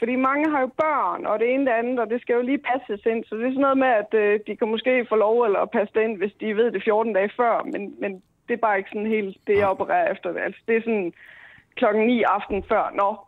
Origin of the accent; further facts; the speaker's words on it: Jutland, Denmark; som I nok hører, så er jeg fra Jylland.